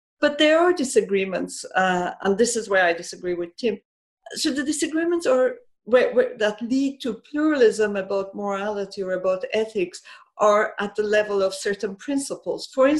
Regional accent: Iran; born or raised there

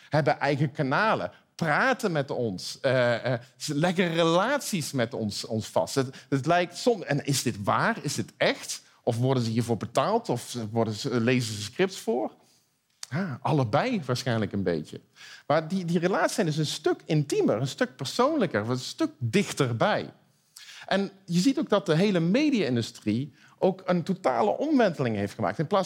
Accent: Eindhoven, North Brabant, Netherlands; Nou, ik kom uit Eindhoven, dus ik ben een optimist.

